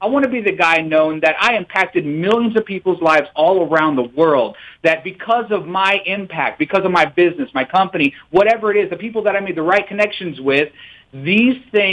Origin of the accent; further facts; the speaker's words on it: Missouri, United States; Born and raised in Missouri, been all over the world.